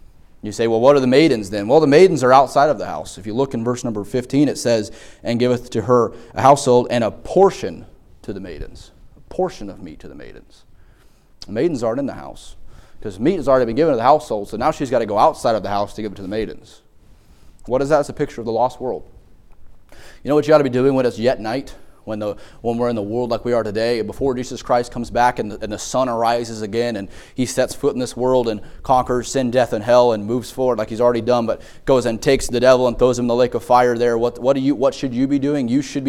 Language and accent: English; North Dakota, United States; I'm from North Dakota. We did a little bit of farming up there, and I understand a little bit how that works.